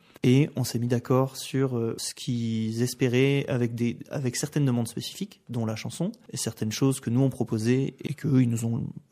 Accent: France; comme on est français et qu'on fait souvent des kilomètres pour aller dans un festival

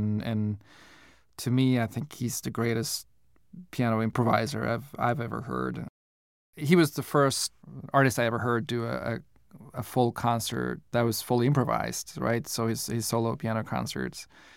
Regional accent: Southern Norway, Norway; now in New York City, United States; where I grew up in Norway, which is the polar circle runs through it, and a lot of memories of very cold nights. Even though I'm from the south, it still gets very cold.

